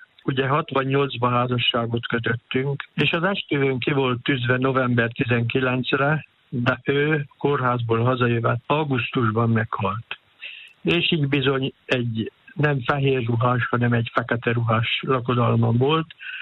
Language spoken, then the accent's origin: Hungarian; Kapuvár, Győr-Moson-Sopron, Hungary; Kapuváron nőttem fel, nagy családba születtem, 9 testvérrel